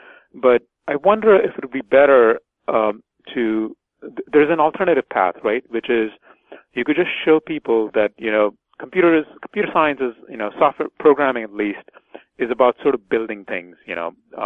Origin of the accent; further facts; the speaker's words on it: India; when I was growing up in India.